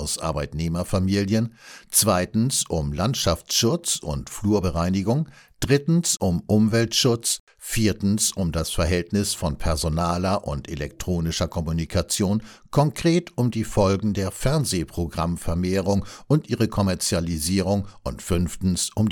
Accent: Baden-Württemberg, Germany; In meiner Heimatregion, einer Hügellandschaft zwischen Schwarzwald und Odenwald, waren die Äcker und Wiesen unterbrochen von Sträuchern und Bäumen

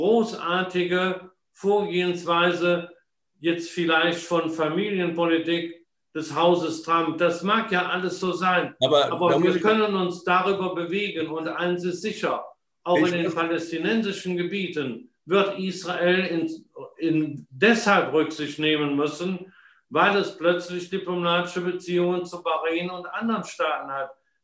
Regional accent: Rhineland, Germany; da muss man als Rheinländer staunen, wie clever man Politik machen kann.

